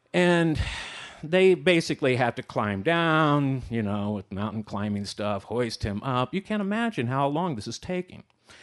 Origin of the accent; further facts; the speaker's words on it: Midwest, United States; I'm a Flatlander. I grew up in the Midwest.